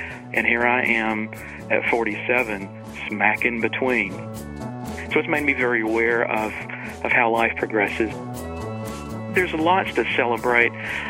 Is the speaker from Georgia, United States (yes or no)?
yes; Macon, Georgia, United States; I'm from Macon, Georgia.